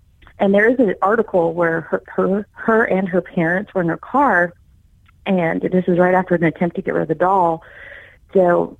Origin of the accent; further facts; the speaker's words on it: Texas, United States; They've actually flown with it to New Jersey because we're from Texas.